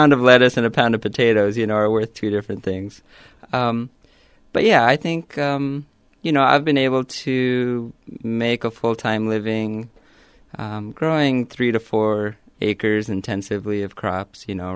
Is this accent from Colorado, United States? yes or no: no; New Mexico, United States; moved away as an adult; Well, we're pretty similar to New Mexico, which is my home state, and one reason why I came here, wasn't ready to go back to New Mexico, but I missed that higher elevation and kind of sunny, arid climate.